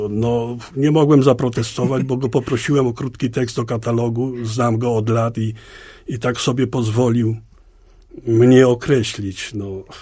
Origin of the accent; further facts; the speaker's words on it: Świętokrzyskie Voivodeship, Poland; z moich stron właśnie, z mojej gminy Tokarnia